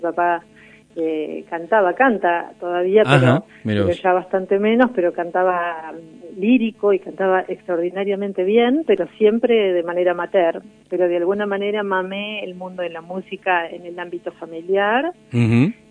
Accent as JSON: {"language": "Spanish", "region": "Buenos Aires", "country": "Argentina", "tie": "born or raised there", "said": "Sí. Nacida en el barrio de Palermo."}